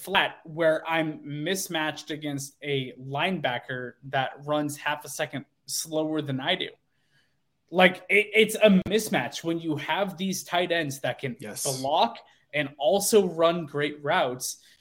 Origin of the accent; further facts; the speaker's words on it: Oregon, United States; I'm literally born and raised in Oregon. My mom is a University of Oregon alum. Grew up, born and bred Oregon.